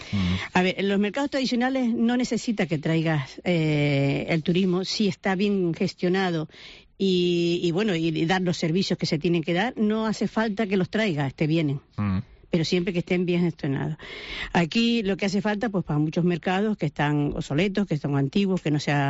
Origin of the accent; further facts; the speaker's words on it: Las Palmas, Canary Islands, Spain; Yo vengo de Las Palmas